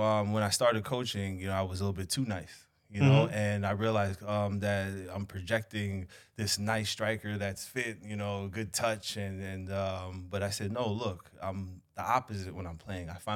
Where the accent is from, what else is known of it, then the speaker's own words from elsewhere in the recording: New York, United States; I never back down from New York, so I'm very proud about being a New Yorker.